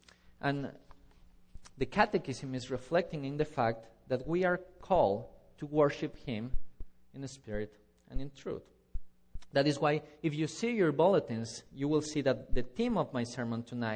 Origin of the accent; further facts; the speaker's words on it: Quito, Pichincha, Ecuador; Dear congregation of the Lord, in my hometown, Quito, there is this big old Roman Catholic church building that is very important